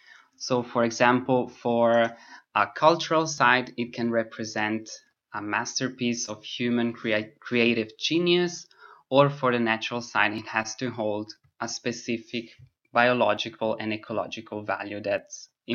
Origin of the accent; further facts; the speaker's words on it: Ticino, Switzerland; I grew up in Ticino, surrounded by mountains, and I go hiking as much as I can.